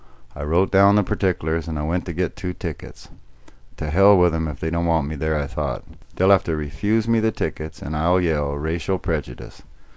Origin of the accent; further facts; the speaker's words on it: Texas, United States; also born or lived in Louisiana; I was raised in Texas and Louisiana, and I have been hardwired not to hit women.